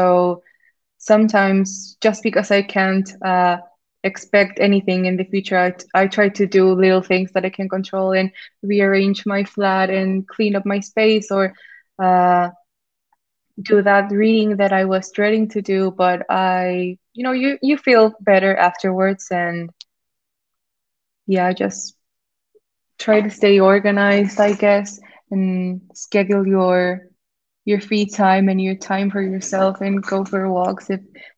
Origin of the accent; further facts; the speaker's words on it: Mexico; I'm from Mexico, so I'm very exposed to the sun all the time.